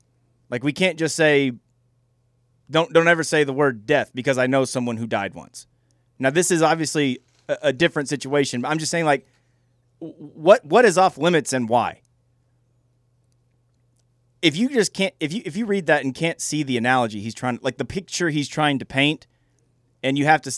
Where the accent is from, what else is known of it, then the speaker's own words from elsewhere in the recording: Alabama, United States; I cannot just walk down the street in Alabama when I go back to my hometown